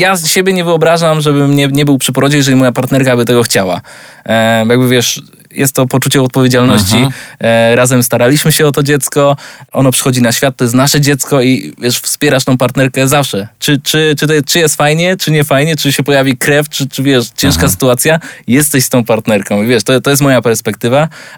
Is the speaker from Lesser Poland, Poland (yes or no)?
no; Greater Poland Voivodeship, Poland; Ja jestem z Wielkopolski